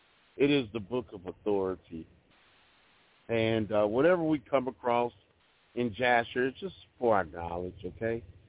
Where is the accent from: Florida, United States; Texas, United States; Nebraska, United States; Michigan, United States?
Texas, United States; I'm a Texan, y'all. I'm from the South, a trucker by trade.